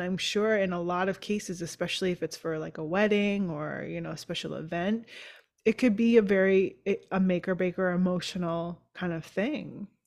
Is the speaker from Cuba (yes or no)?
no; Canada; I'll speak for myself as a Canadian